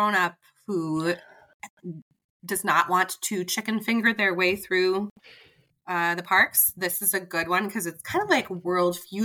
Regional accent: Boston, Massachusetts, United States; I think it's because we're from Boston.

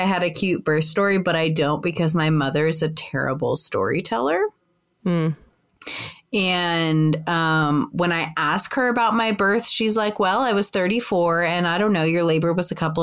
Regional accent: New Rochelle, New York, United States; born there; I was born in the New Rochelle Hospital in New York.

